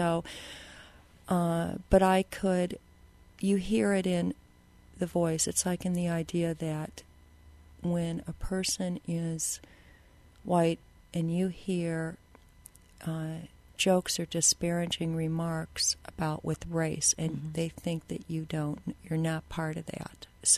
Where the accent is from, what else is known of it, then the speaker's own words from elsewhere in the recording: Chicago, Illinois, United States; I'm from Chicago.